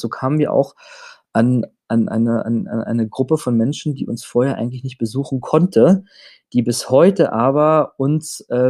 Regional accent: Berlin, Germany; now in Innsbruck, Austria; weil ich bin Berliner und ich werde auch immer Berliner sein. Und Berlin ist immer meine Heimat. Innsbruck ist mein Zuhause.

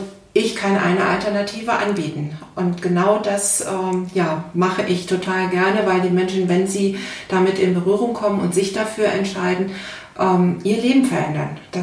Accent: North Rhine-Westphalia, Germany; now in Berlin, Germany; Ja, ich bin keine Berlinerin, wie man hört. Ich komme ursprünglich mal aus Nordrhein-Westfalen

